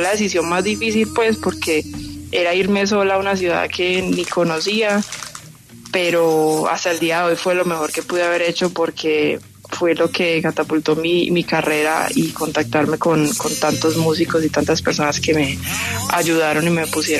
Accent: Medellín, Antioquia, Colombia; yo, pues como dije, soy de Medellín y empecé a estudiar acá en la ciudad

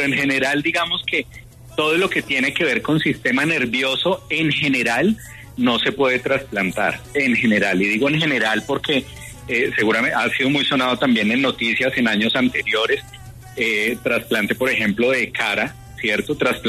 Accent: Colombia; Realmente tenemos que concientizarnos como colombianos de la necesidad de los trasplantes.

